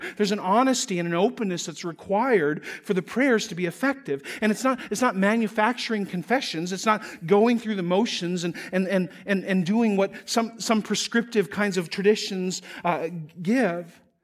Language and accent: English; North Dakota, United States; Why did I say y'all? I'm from North Dakota.